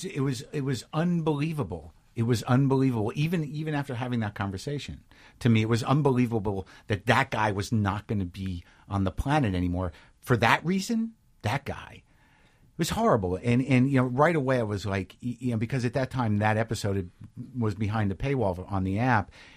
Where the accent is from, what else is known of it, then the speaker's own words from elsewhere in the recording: Albuquerque, New Mexico, United States; also born or lived in New Jersey / Alaska; Well, I was born in New Jersey. The first 6 years or so I did in New Jersey, and then I was in Alaska for a couple of years. Then I grew up primarily in New Mexico, Albuquerque.